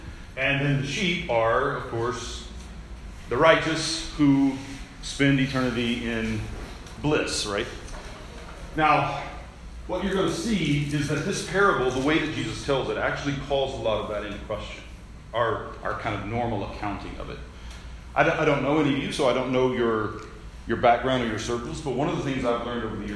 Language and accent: English; Oklahoma, United States; also born or lived in California / Tennessee / Florida; I'm from Oklahoma originally. I've lived in California for a bit and Tennessee for a bit, mostly because of school where I was attending or teaching. And then Florida for a few years and now back in Tulsa.